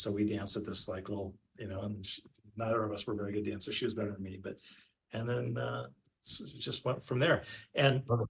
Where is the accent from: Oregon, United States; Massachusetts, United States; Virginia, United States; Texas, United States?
Oregon, United States; Bend; I grew up in Bend, Oregon, and I worked at a place called Jake's Truck Stop.